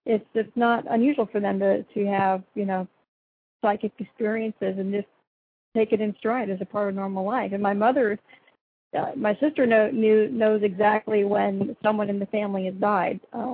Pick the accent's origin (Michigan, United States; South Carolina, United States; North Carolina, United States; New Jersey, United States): North Carolina, United States; Well, I can tell you that I grew up in North Carolina.